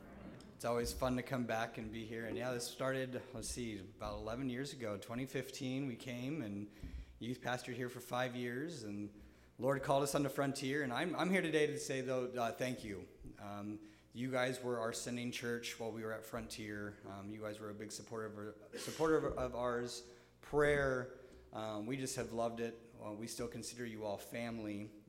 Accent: Kersey, Colorado, United States; Colorado, a little town called Kersey. It's about 15 minutes east of Greeley. This is where I grew up, my hometown.

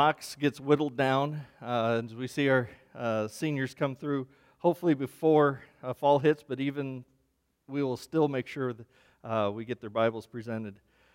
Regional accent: Kansas, United States; Now, growing up, I grew up in Kansas on a farm

